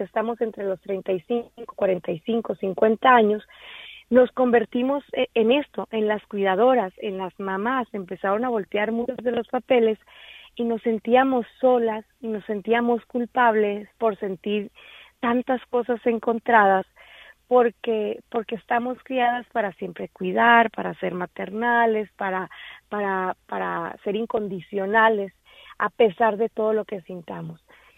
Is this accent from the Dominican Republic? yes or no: no; Mexico; Yo soy mexicana, y a veces vamos al doctor aquí y nos crea un shock cultural.